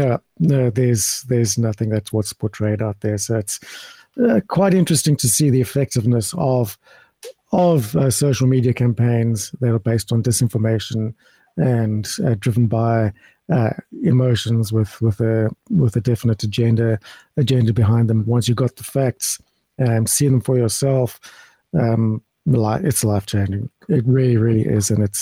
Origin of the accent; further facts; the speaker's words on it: South Africa; I'm from South Africa.